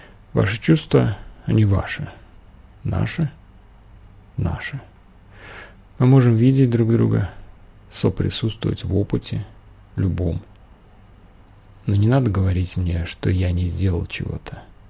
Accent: Ukraine; как украинка

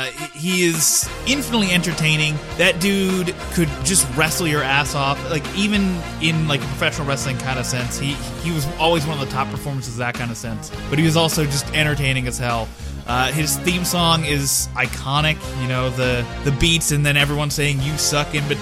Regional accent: Pittsburgh, Pennsylvania, United States; This man and I had a very similar life path in that we are both from Pittsburgh.

